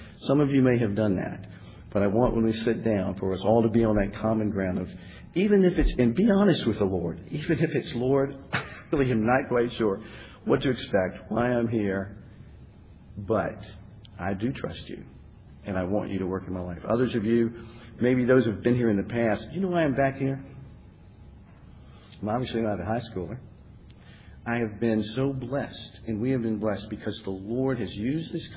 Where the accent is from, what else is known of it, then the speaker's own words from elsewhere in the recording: Virginia, United States; Welcome, everyone. … I'm from Virginia. It's great to be here.